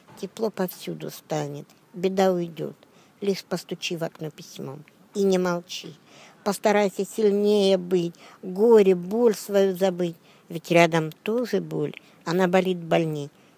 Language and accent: Russian; Luhansk, Luhansk Oblast, Ukraine; Я родом из Луганска.